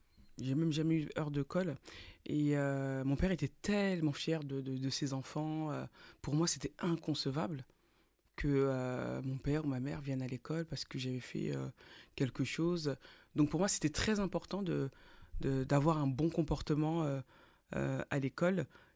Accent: Beaumont-sur-Oise, Île-de-France, France; also born or lived in Paris; Moi, j'ai grandi à Beaumont, à Pers-en-Beaumont, à Beaumont-sur-Oise. J'arrive quand j'ai l'âge de 3 ans.

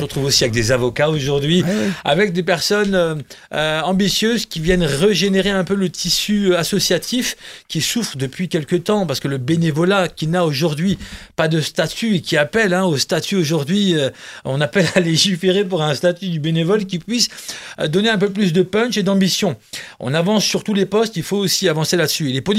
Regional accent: Grand Est, France; Moi je suis originaire donc de Moselle, du pays naborien.

